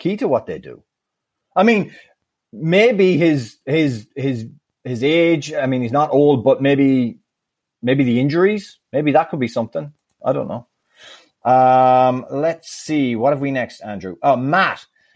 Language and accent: English; Sligo, Connacht, Ireland; For me, it's obviously my hometown team, Sligo Rovers.